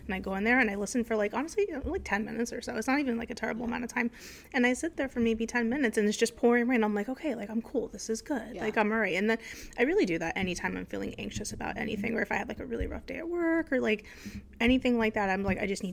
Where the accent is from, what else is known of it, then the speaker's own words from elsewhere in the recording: New Jersey, United States; I am from New Jersey and I'm visiting Long Island with the lovely girls here and it's been a great experience.